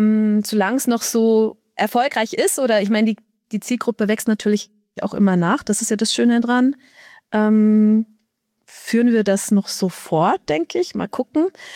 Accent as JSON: {"language": "German", "town": "Erding", "region": "Bavaria", "country": "Germany", "tie": "born there", "said": "Ich bin in der Nähe. Also ich bin in Erding geboren. Das ist Oberbayern."}